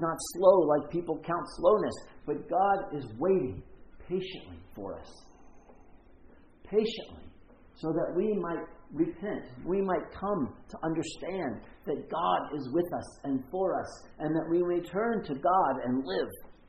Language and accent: English; North Carolina, United States; Maybe it's just because I'm from North Carolina.